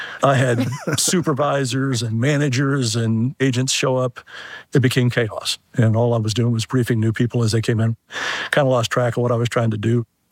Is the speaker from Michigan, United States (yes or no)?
yes; Michigan, United States; It is. It's my hometown.